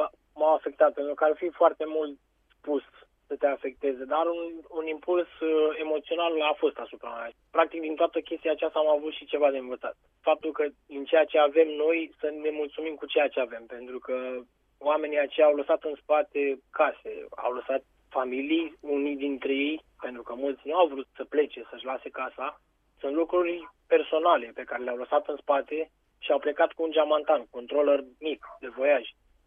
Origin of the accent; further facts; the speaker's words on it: Romania; Până la urma urmei, sunt român și e datoria mea de a rămâne în țară și de a-mi ajuta semeni.